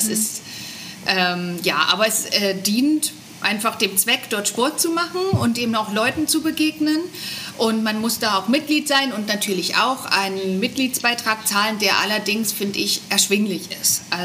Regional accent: Germany; Ja, weil wir sind ja als Deutsche gewöhnt, wir halten uns natürlich dran.

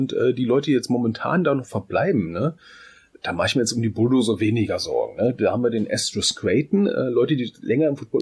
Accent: Wittstock, Brandenburg, Germany; Nee, ich komme aus Berlin. Hm, von wo denn da? Naja, bei Berlin. Ich so, ja, wo denn bei Berlin? Wittstock.

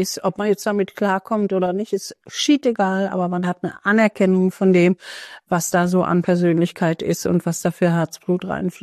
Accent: Karlsruhe, Baden-Württemberg, Germany; Ich bin ja in Süddeutschland groß geworden, Karlsruhe

